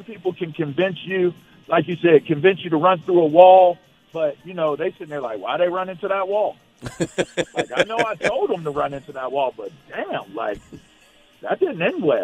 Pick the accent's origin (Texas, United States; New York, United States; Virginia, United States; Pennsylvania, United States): Pennsylvania, United States; Pittsburgh; I'm from Pittsburgh, so I naturally hate the Raiders and the Cowboys.